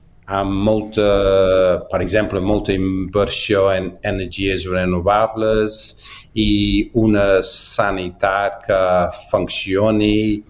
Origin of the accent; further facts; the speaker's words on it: Manchester, North West England, United Kingdom; Com has dit, jo sóc de Manchester